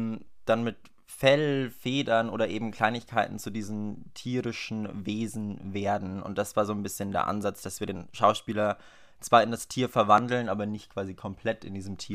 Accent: Regensburg, Bavaria, Germany; now in Hamburg, Germany; Ich komme aus Regensburg, studiere aber derzeit Modedesign in Hamburg

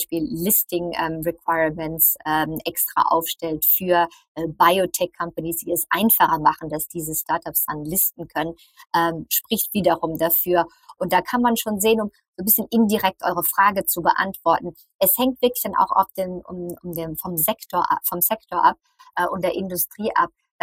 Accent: Germany; ich komme halt aus Deutschland

